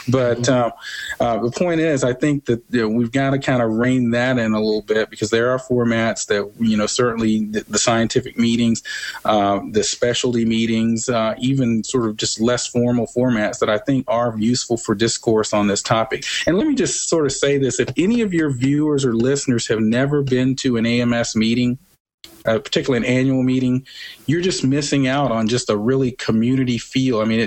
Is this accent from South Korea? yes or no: no; Atlanta, Georgia, United States; we welcome it in Atlanta, my hometown, in 2014.